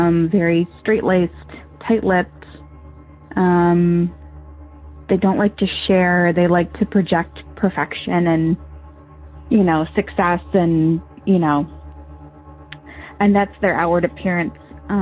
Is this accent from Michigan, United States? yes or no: yes; Michigan, United States; We're from Michigan and it was really hot that summer.